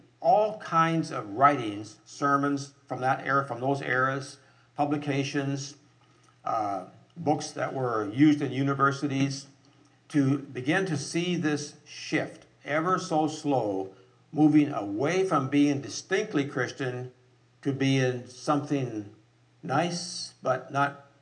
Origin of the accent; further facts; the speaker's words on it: Fargo, North Dakota, United States; my hometown community up in Fargo-Moorhead country in North Dakota, Minnesota